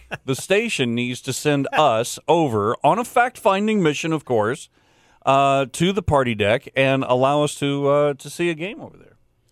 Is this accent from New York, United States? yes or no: no; Detroit, Michigan, United States; But see, you got to remember the Detroit Tigers are based out of my hometown.